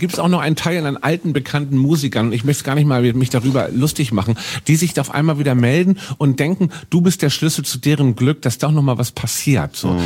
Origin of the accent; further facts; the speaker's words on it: Hamburg, Germany; Und ich bin von der Elbphilharmonie inzwischen nicht Fan, aber ich akzeptiere sie, hat sehr lange als Hamburger für mich gedauert.